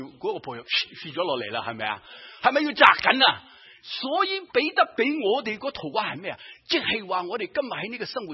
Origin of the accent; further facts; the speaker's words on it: China; 我们中国人、啊、在民国初期的时候还是穿长衫马褂